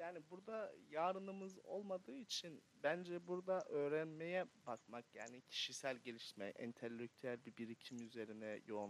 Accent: Ereğli, Zonguldak, Turkey; bak ben Ereğli'de büyürken Zonguldak Ereğli'liyim ben arkadaşlar.

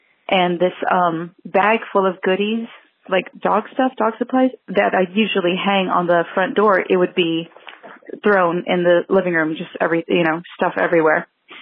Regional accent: San Antonio, Texas, United States; I'm from San Antonio, Texas.

